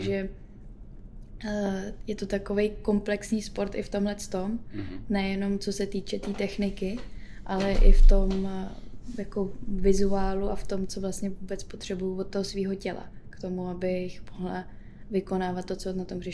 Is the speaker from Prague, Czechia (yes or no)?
yes; Prague, Czechia; A vyrůstali jsme právě ve Kbelích